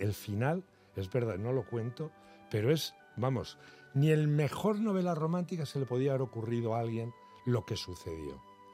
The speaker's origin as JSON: {"language": "Spanish", "region": "Castilla-La Mancha", "country": "Spain", "tie": "born there", "said": "aunque no es donde yo nací, que es otro pueblo de la Alcarria Baja, y yo nací en la Alcarria Alta, al lado de Sigüenza y Atienza."}